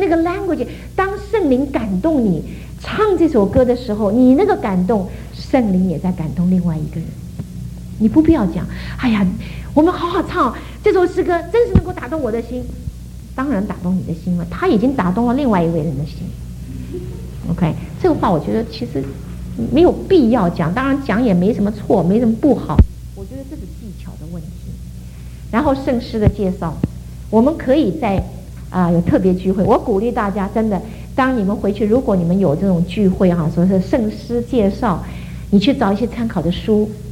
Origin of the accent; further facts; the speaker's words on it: China; 我也觉得在一个领诗我们中国人比较难呢